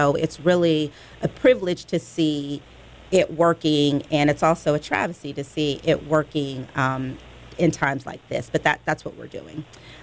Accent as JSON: {"language": "English", "town": "Los Angeles", "region": "California", "country": "United States", "said": "So I am actually here from Los Angeles."}